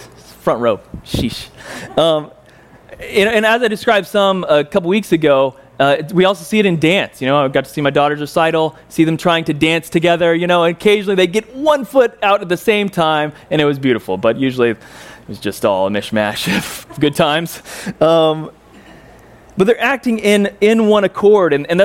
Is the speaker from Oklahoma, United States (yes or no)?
yes; Stillwater, Oklahoma, United States; I'm from Oklahoma. We lived in Stillwater, Oklahoma, and he commuted to Ponca City, Oklahoma, where he had a CPA firm.